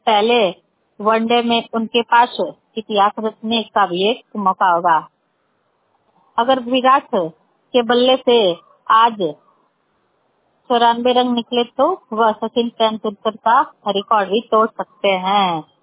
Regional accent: Martha, Uttar Pradesh, India; मरथा ग्राम जिला गाजीपुर की रहने वाली हूँ।

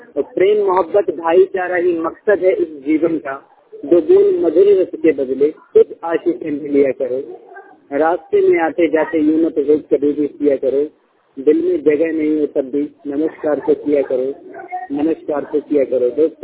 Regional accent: Madhya Pradesh, India; छिंदवाड़ा से। मैं हर्रई से बिलोंग करता हूँ।

